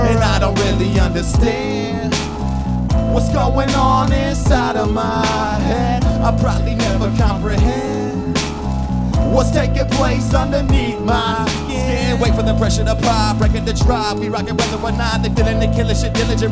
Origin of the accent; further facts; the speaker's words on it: Des Moines, Iowa, United States; we are from Des Moines.